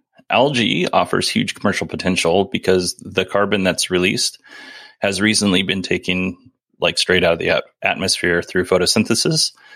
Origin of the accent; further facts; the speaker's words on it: Alaska, United States; I mean, that is the same pickup line I used on my wife, but we grew up in Alaska, so it was a little different.